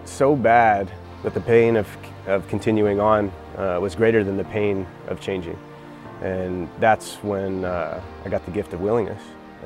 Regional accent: California, United States; I grew up here in the Bay Area.

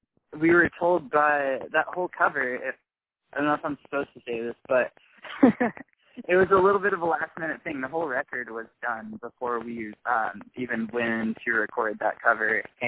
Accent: Houston, Texas, United States; I grew up in Houston, Texas, and so she played professionally for a little bit there and stopped kind of when me and my sister were growing up.

